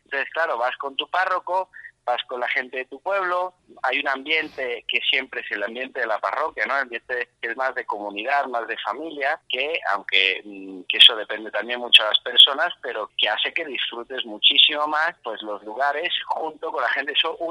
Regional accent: Fermo, Marche, Italy; Spanish is a second language; moved away; los voy a llevar a mi pueblo, que se llama Fermo. Puedan también conocer la patria donde nació su cura, porque yo soy extranjero, yo soy italiano

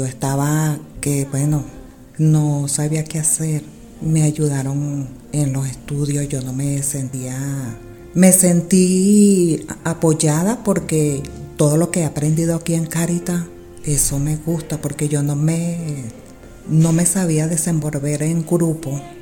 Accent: Venezuela; now in Granada, Spain; llegué aquí a España, vengo de Venezuela

